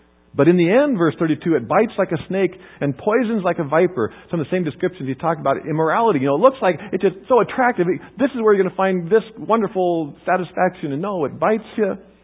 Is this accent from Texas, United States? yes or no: no; Kansas, United States; Growing up in Kansas, we didn't have paved roads nearby, so I learned to ride bikes on the gravel roads and dirt roads